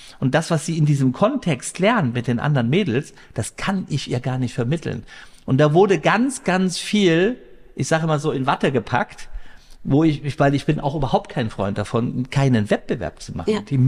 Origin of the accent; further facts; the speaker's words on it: Rhineland, Germany; ich bin ja im Westen groß geworden, ich war auch, ganz ehrlich, da in Watte gepackt. Hätte ich den Schritt nicht in den Osten gemacht, ja, und ich bin bestimmt durch und durch ein Rheinländer